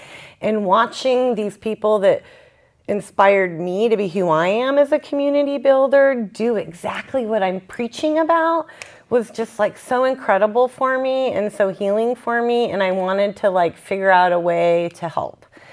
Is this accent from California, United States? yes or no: yes; Burnt Ranch, California, United States; Well, I grew up in Burt Ranch. My family moved there when I was 7 years old, and it was really like cemented into us through trauma.